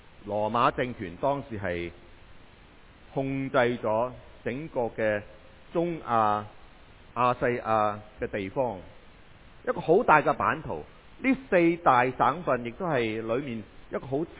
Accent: Hong Kong; now in Edmonton, Canada; 我们移民过来这里，我们是寄居的，我会觉得我是的。我曾经在香港长大，香港我的地方，我的家乡，我来到 Edmonton， 我觉得我好像来了寄居的地方。

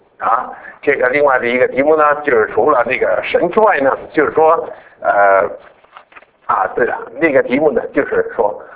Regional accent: China; 大家不要忘了，我们中国人呢，所有的东西都是神的啊。

